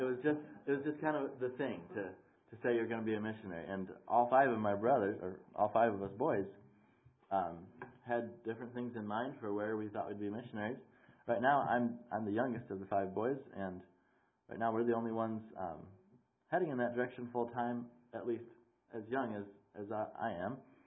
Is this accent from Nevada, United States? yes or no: no; New York, United States; We have snow and ice up in upstate New York, where I'm from. I was telling someone earlier, where I grew up in New York, we're 8 hours from New York City.